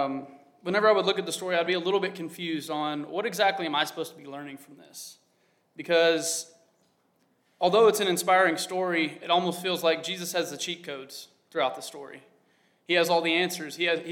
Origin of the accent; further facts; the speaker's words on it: Arkansas, United States; I even saw that back home or where I grew up in Arkansas